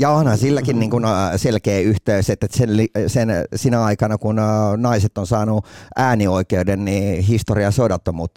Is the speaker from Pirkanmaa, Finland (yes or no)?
yes; Tampere, Pirkanmaa, Finland; born there; mä oon siis syntynyt Tampereella, mutta asunut siellä vaan 2 viikkoa. Niin periaatteessa, kun passis lukee, että mä oon Tampereelta